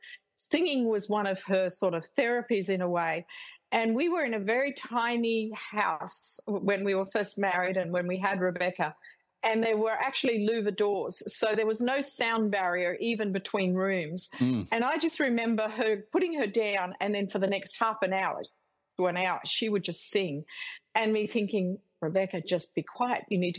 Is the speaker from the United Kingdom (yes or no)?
no; Australia; moved away as an adult; now in United States; We came to America from Australia in 1991. It was in failure that we came. We had nothing.